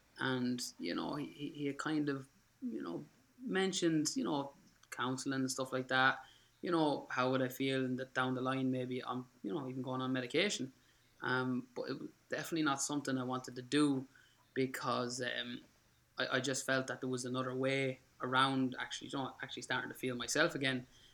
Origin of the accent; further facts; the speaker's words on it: Kildare, Leinster, Ireland; I come from Kildare, the home of photography and big mountains.